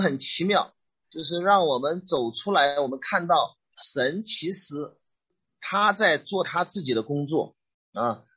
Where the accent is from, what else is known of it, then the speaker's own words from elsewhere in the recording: Shandong, China; 我们是用我们老家的话，我们家是山东的，我说的是我们老家的方言